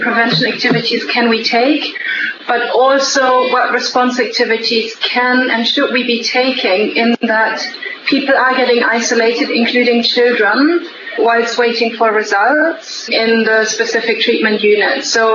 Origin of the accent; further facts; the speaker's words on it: Uganda; So hi everyone, we're here from Uganda with Birgitte, myself, Lisa and Serica.